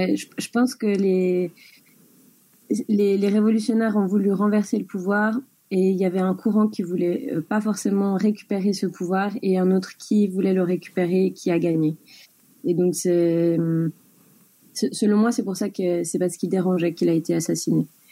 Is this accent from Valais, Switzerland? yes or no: no; Geneva, Switzerland; born there; je suis née à Genève en Suisse. Je suis donc une femme blanche issue de l'immigration. Mon père est espagnol et ma mère est belge.